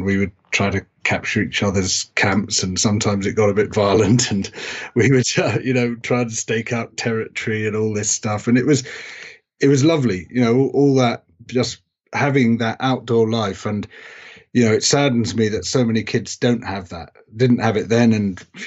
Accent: South East England, United Kingdom; So I was brought up in South Oxfordshire in a rural area, small village, on the edge of a common, which was a really beautiful place, actually. It was a rewilded golf course.

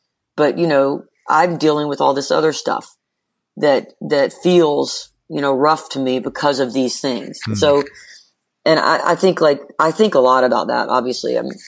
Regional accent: Atlanta, Georgia, United States; the song is just kind of takes me through my life down here, like growing up in Atlanta

